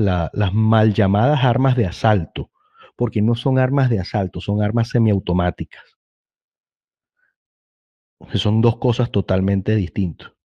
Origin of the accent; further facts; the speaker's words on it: Venezuela; yo como venezolano sé lo que son capaces de hacer